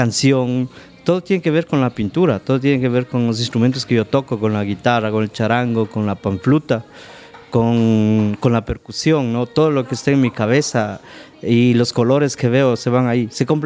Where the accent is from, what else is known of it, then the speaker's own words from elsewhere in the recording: Baños, Tungurahua, Ecuador; Sí, bueno, yo crecí en Baños, en las calles, y allí, aparte de jugar fútbol, jugar con los coches de madera, nos dedicábamos a pintar